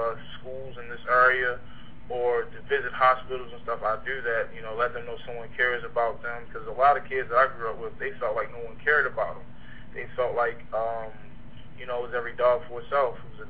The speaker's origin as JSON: {"language": "English", "town": "Baltimore", "region": "Maryland", "country": "United States", "tie": "born or raised there", "said": "Well, growing up where I did, I grew up in West Baltimore"}